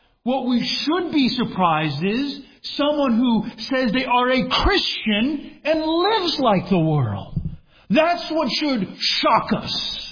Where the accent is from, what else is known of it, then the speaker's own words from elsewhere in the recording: Florida, United States; Again, as Augustine, because I'm from Florida, so St. Augustine's down there.